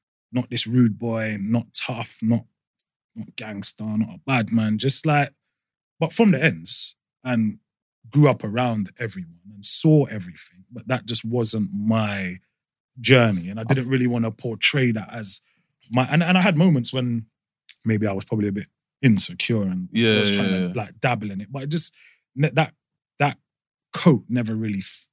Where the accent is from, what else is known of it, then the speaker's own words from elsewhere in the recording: London, United Kingdom; I grew up in like a, I would say like a tough area. I grew up in Northwest London, you know, like Kensal Green, Harsden. Yeah, I've started my life on Brunel Estate. That's where I first lived, which is Westbourne Park.